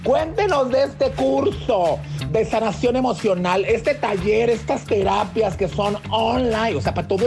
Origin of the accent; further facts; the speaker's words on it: Colombia; now in Dallas, United States; soy de Colombia, pero vivo en Texas